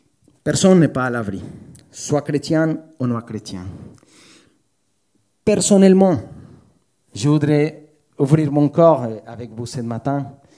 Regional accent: Colombia; moved away; ça fait 20 ans que j'ai quitté la Colombie, alors j'ai des souvenirs

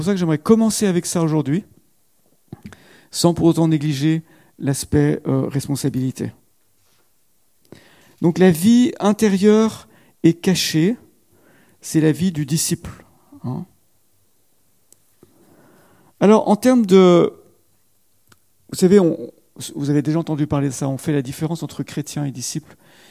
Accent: Marseille, Provence-Alpes-Côte d'Azur, France; C'est parce que je viens de Marseille.

